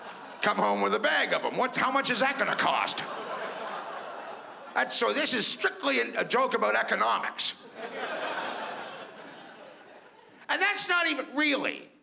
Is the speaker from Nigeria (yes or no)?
no; Toronto, Ontario, Canada; I'm from Toronto